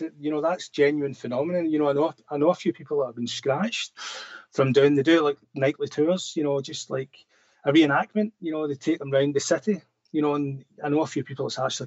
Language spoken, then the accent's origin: English; Glasgow, Scotland, United Kingdom; I'm from Glasgow.